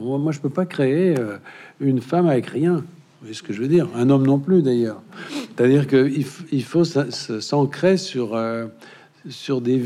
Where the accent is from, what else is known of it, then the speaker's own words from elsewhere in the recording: Centre-Val de Loire, France; Comme on dit chez moi dans le Berry, Dieu me savonne.